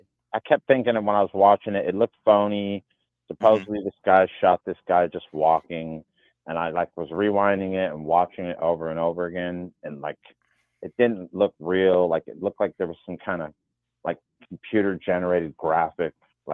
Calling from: Menifee, California, United States; Hey, what's going on, Tim? What's up, Phil? … from Menifee.

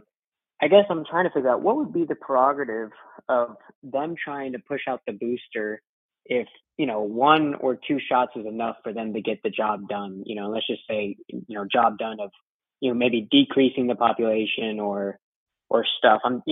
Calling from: Texas, United States; Hey there, I'm calling from Texas.

